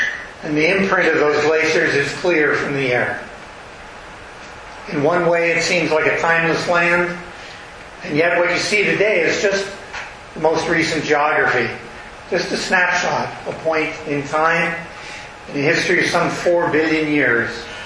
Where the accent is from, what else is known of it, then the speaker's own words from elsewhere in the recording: Thunder Bay, Ontario, Canada; This is the first time that I've returned to my hometown, Thunder Bay, Ontario, when I didn't own a piece of property there.